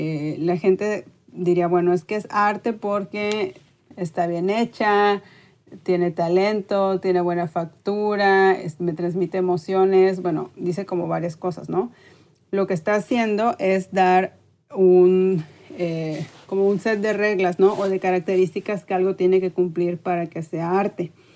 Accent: Tampico, Tamaulipas, Mexico; no crecí en una ciudad. Yo soy de Tampico, Tamaulipas, y no es una ciudad que tenga museos de arte.

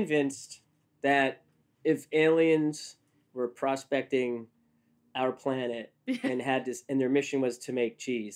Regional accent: Northeast, United States; for me at least, I'm from the Northeast.

